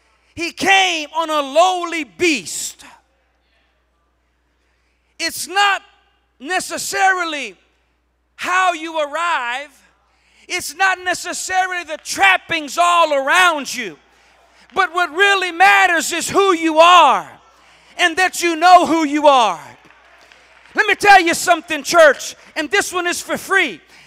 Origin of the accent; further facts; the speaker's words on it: Louisiana, United States; I'm from South Louisiana. That in and of itself speaks volumes. Take it how you will. My family all speaks French.